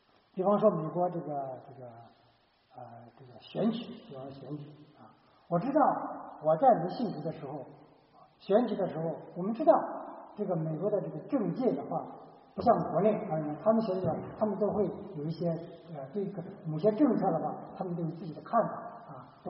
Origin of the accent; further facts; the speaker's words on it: China; 如果对中国用，我们是中国来嘛